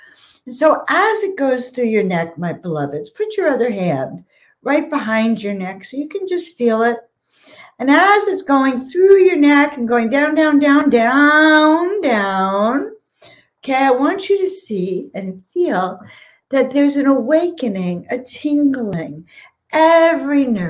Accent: New York, United States; I was raised in Long Island on the South Shore, Windmere, the five towns, if you're anywhere near that.

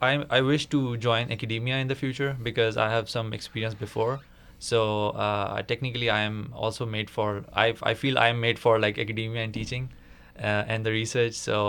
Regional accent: Pakistan; Yes, I am originally from Pakistan, and I did my undergrad in 2011.

